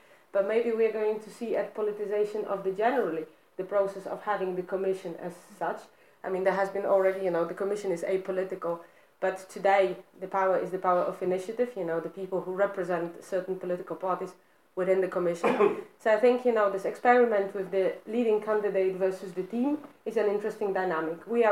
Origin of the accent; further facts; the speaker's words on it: Poland; English is a second language; I mean, I come from Poland, so don't make mistake about that.